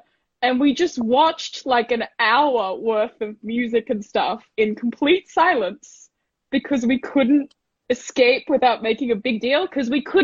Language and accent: English; Gold Coast, Queensland, Australia; And I grew up on the Gold Coast as well.